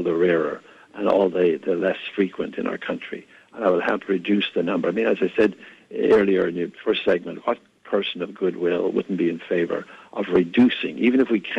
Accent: Ireland; now in United States; When I came here from Ireland 45 years ago, I asked an old cousin about voting, and he said Catholics always vote Democrat.

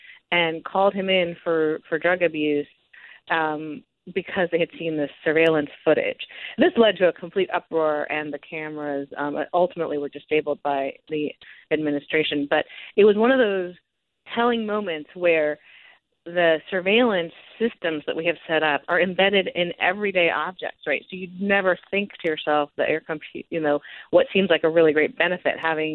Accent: Silicon Valley, California, United States; I grew up in Silicon Valley, and I really thought I would be a technologist

